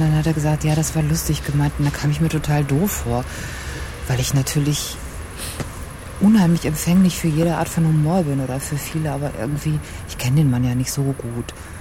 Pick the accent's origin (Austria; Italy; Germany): Germany; Northern Germany; now in Berlin, Germany; Aber wo ich herkomme, sagt man ja auch den ganzen Tag Moin. Und auch abends.